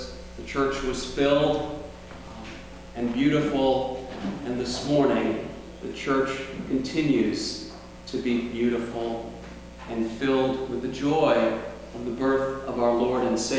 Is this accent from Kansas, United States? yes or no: no; New York, United States; "As I was a boy growing up on Long Island."